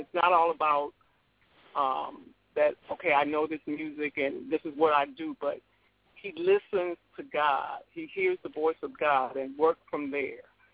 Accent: New York, United States; now in North Carolina, United States; I'm formerly from New York. I'm in North Carolina.

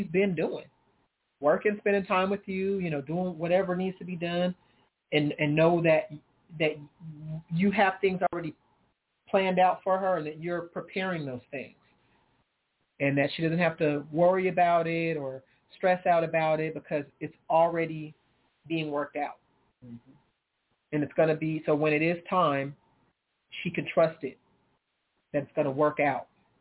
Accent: California, United States; moved away as an adult; now in Texas, United States; remember before I moved out here to Texas, because just some background on me being from California, I'm from California. I had no plans to ever leave California, ever.

